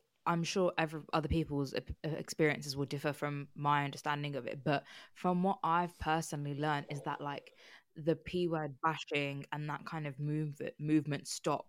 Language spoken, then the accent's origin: English; United Kingdom; Maybe as British people we're more mm-hmm. progressive and more better than mm-hmm. that, so let's just stop.